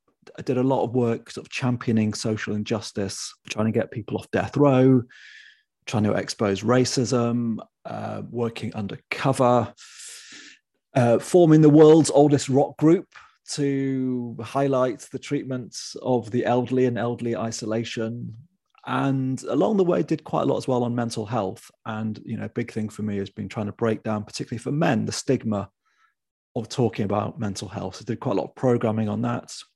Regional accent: United Kingdom; Being British, I've instantly defaulted to talking about the weather.

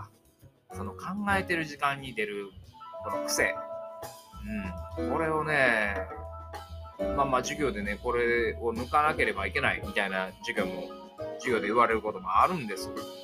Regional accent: Kansai, Japan; accent: Kansai dialect; こう今とりあえず関西弁で喋らせてもらってみます。

